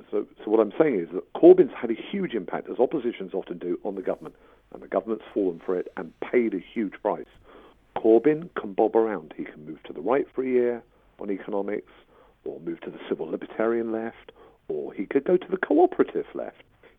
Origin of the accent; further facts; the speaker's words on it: London, United Kingdom; Now, I find all the politicking around this, as a Londoner, quite disgusting.